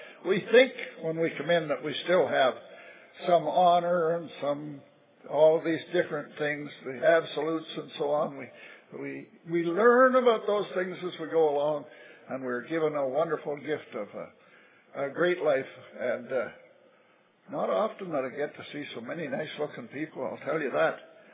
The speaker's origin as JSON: {"language": "English", "town": "Vancouver", "region": "British Columbia", "country": "Canada", "said": "I came here from Vancouver with my daughter and my son, and we're thoroughly enjoying things here."}